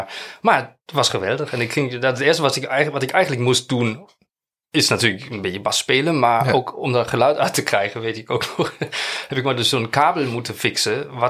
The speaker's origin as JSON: {"language": "Dutch", "region": "Bremen", "country": "Germany", "tie": "born or raised there", "said": "Die had in Bremen, daar waar ik opgegroeid ben, had die ooit een bandje."}